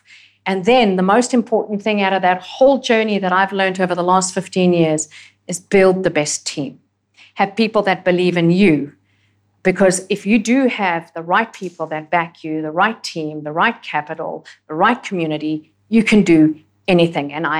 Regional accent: South Africa; now in Australia; as a South African woman and then as an alpha female, I terrified the absolute pants off her

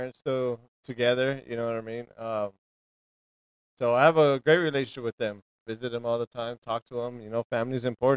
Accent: Los Angeles, California, United States; You know, I grew up in LA. I lived in the Ramona Gardens projects for a small period of time. After that, moved out and lived in like the El Cerrito, Alhambra area. So that's pretty much where I grew up.

